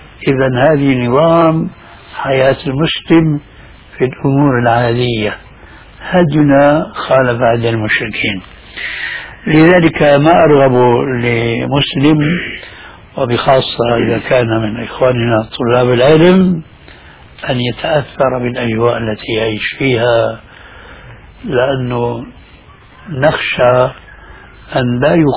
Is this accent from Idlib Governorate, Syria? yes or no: no; Damascus, Damascus Governorate, Syria; مثلا حلق اللحية قد وجد عندنا في دمشق وفي مصر